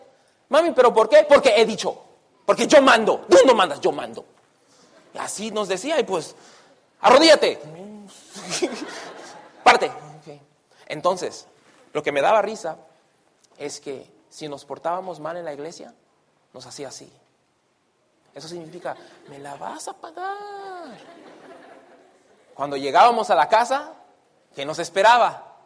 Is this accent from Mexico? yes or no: no; Chicago, Illinois, United States; yo nací en Chicago y me crié ahí, en Humboldt Park.